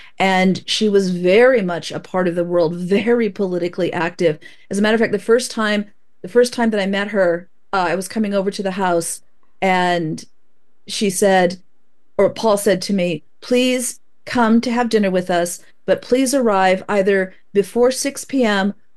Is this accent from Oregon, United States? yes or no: yes; Oregon, United States; She lives in Oregon. I grew up in Oregon. She grew up on the East Coast. I now live on the East Coast.